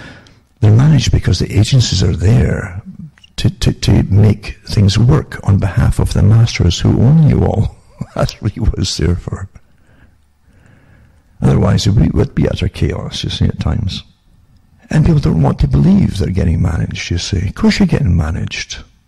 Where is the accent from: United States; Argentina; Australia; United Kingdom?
United Kingdom; I think growing up in Britain, it was way ahead of a lot of countries with its psychological techniques embedded in plays and dramas.